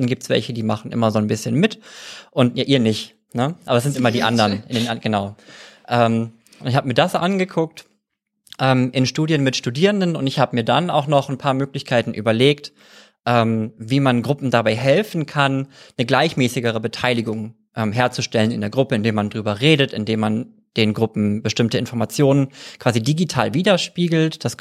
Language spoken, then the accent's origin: German; Kiel, Schleswig-Holstein, Germany; ich bin gar nicht aus dem Ruhrgebiet. Ich bin gar nicht aus NRW. Ich bin in Schleswig-Holstein in Kiel aufgewachsen, bin dann in einem Dorf bei Kiel zur Schule gegangen